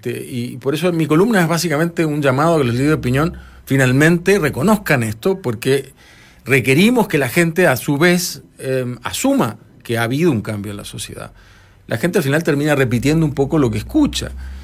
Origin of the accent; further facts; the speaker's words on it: Uruguay; yo reconozco en mucha gente trato vertical, siendo uruguayo, que es una sociedad bastante más horizontal en el trato